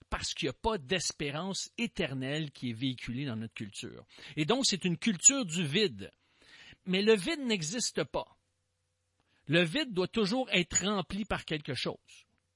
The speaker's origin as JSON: {"language": "French", "region": "Quebec", "country": "Canada", "said": "en tant que citoyen, en tant que Québécois, en tant que membre de cette démocratie nord-américaine"}